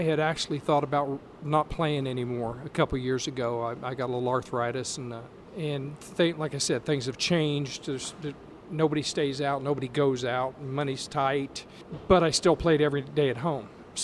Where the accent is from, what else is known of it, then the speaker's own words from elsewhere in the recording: Oakwood, Illinois, United States; now in Danville, United States; I'm originally from Oakwood. I live in Danville now.